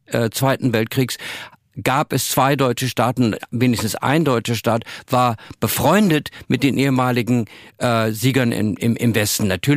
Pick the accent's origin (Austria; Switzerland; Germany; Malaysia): Malaysia; Kuala Lumpur, Federal Territory of Kuala Lumpur; Also ich habe meine Kindheit in Kuala Lumpur verbracht